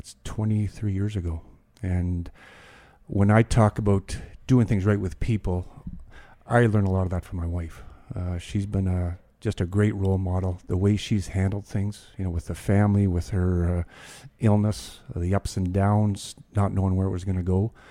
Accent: Hanna, Alberta, Canada; small farming town, about 2,000 people, and we grew up

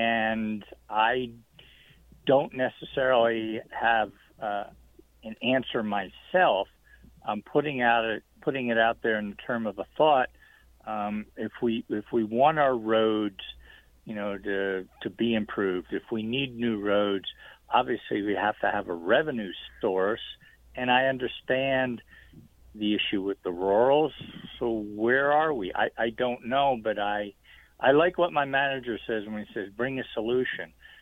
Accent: East Coast, United States; because I come from the East, yeah, we got lots of toll roads, back there.

